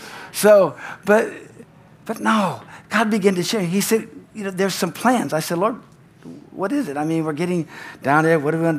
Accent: California, United States; I grew up in California, all right? Not some Bible Belt. I grew up in California

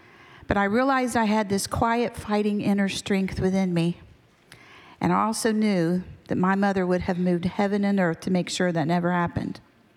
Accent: Orlando, Florida, United States; I was born and raised in Orlando. I am what they call a true Floridian.

